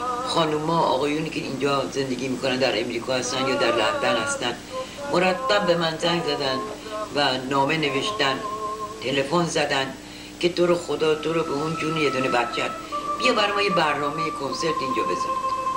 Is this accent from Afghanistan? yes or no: no; North Iran, Iran; هر وقت میرم شمال از اون خیابون کوچه‌ای که من به دنیا اومدم از اون رد میشم